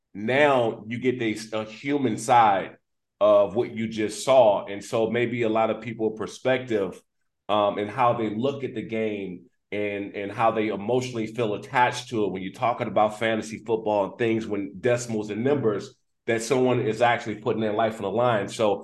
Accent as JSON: {"language": "English", "region": "Maryland", "country": "United States", "tie": "born or raised there", "said": "Yeah, well, I grew up there in the Prince George's County area, and, we were left homeless because we lost our home during the fire."}